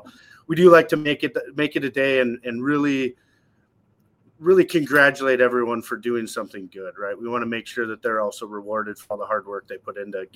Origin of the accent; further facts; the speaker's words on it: Minnesota, United States; being a Minnesotan myself, I never realized how much of a unique situation that is to walk on water.